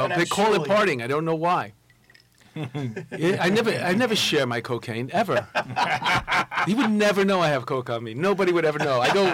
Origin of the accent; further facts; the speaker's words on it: Astoria, New York, United States; I grew up in Astoria